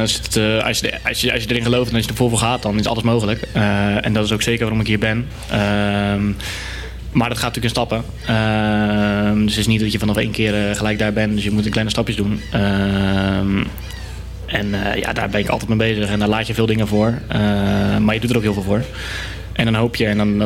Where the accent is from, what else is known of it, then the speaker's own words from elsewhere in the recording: Netherlands; Ik kom uit Nederland.